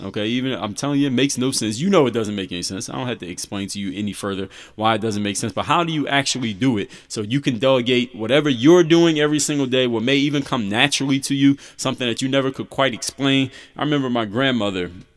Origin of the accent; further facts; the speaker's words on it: Philadelphia, Pennsylvania, United States; my grandmother used to make bread pudding all the time when I was growing up in Philadelphia.